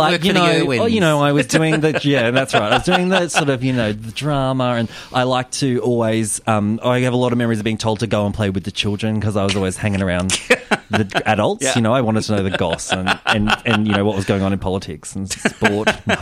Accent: Berwick, Victoria, Australia; I grew up in Melbourne.

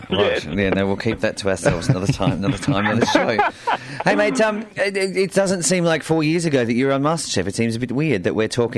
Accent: Ireland; Sorry, I'm an Irish person. There's got to be potatoes in there somewhere.

